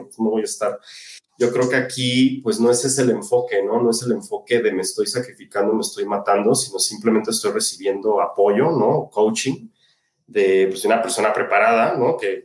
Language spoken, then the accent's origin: Spanish; Mexico City, Mexico; Soy de aquí, de la Ciudad de México, y de hecho vivo en el centro.